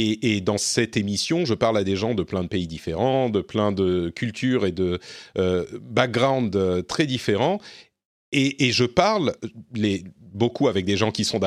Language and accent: French; France; Moi, je suis français